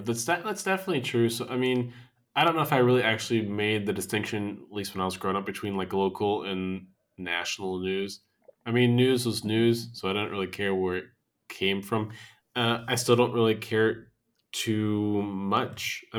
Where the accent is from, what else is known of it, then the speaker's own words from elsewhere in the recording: United States; moved away; Not from my hometown in the U.S., but from the town I live in here.